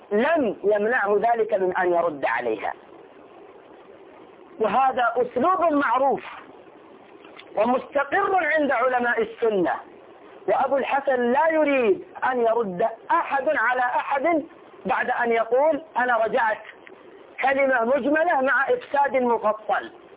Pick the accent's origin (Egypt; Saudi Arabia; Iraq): Saudi Arabia; ونحن بلديهم ونعرفهم في رؤوس الحزبية عندنا في المملكة العربية السعودية